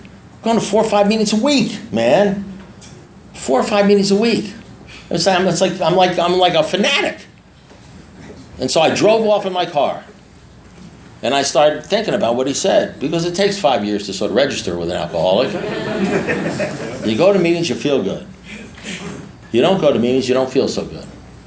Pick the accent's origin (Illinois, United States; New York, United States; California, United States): New York, United States; I said, no, I'm Jewish kid from New York.